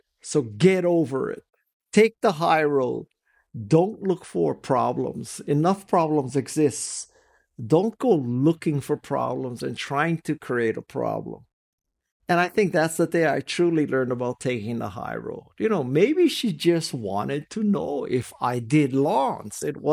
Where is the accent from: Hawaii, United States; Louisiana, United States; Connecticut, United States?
Hawaii, United States; Kalihi Valley; we come from a lower middle class family in Hawaii. If any of you are from Hawaii, we're from Kalihi Valley.